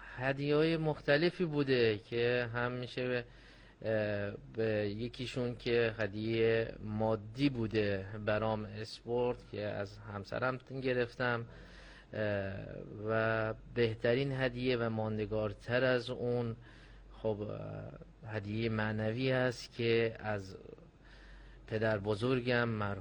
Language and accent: Persian; Bandar Abbas, Hormozgan, Iran; بندر عباس.